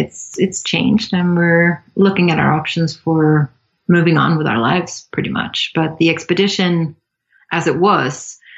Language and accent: English; Sweden; I'm from Sweden